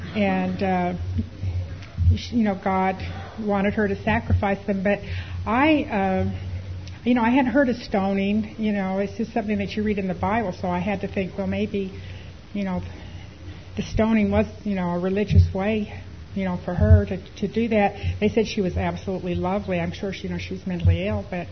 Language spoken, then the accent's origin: English; Dallas, Texas, United States; I'm from Dallas, and we've had some awful examples of women sacrificing their children.